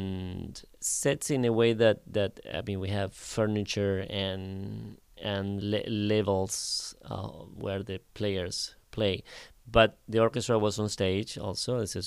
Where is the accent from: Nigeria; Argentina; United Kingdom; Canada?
Argentina; English is a second language; moved away as an adult; also born or lived in Ann Arbor; now in New York, United States; I moved from Argentina directly to Michigan. I came to Ann Arbor, to University of Michigan, to do a master's in accompanying and chamber music. And I lived in Ann Arbor for 2 years before moving to New York.